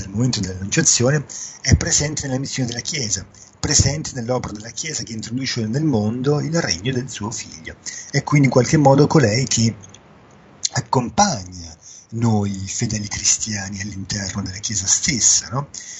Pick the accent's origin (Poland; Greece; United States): Poland; quello della mia terra natale, Yashin Agora, cioè Częstochowa.